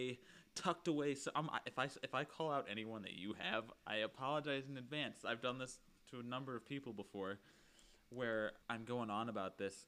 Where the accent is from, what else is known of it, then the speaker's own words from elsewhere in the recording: Midwest, United States; let's make it a palm tree because we're from the Midwest and the beach is awesome.